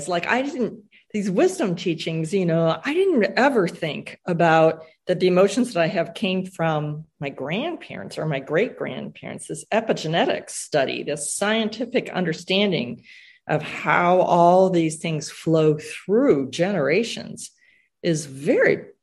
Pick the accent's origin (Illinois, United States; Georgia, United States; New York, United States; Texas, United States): Illinois, United States; at least growing up in Illinois and these other two people where they grew up, nobody asked me about my feelings.